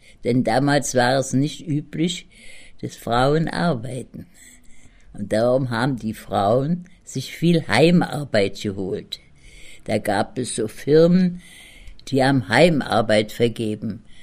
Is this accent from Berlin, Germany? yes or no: yes; Berlin, Germany; Groß geworden bin ich in Berlin-Mariendorf und wie ich dann verheiratet war, sind wir nach Lankwitz gezogen, Berlin-Lankwitz.